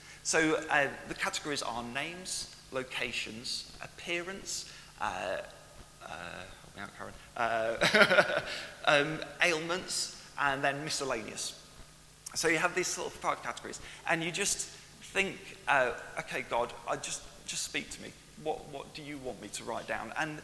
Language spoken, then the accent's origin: English; Ashby de la Zouch, East Midlands, United Kingdom; Now, I grew up in Ashby de la Zouche, which isn't far away from here, and I was living in Ashby at that time